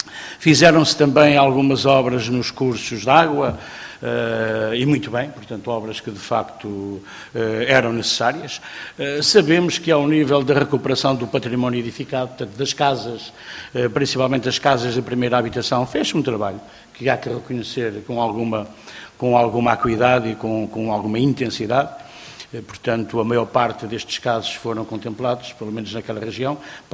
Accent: Pedrógão Grande, Centro, Portugal; Eu sou natural de Pragão Grande

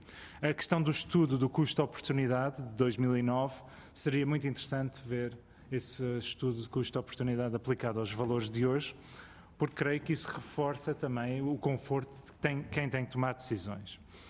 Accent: Cascais, Lisbon, Portugal; Eu, que venho do Conselho de Cascais

